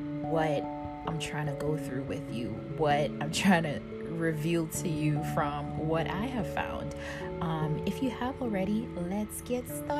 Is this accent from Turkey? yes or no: no; Ghana; I've come from a culture when I grew up back in Africa, specifically Ghana, where being a Christian meant, you know, going to church and paying my tithe